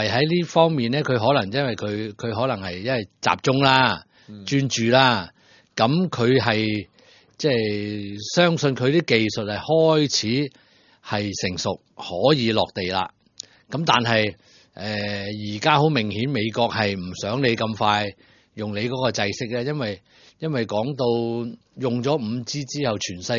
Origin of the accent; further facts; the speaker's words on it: Hong Kong; 我作為一個香港人呢，我初一聽到呢就好愕然嘅。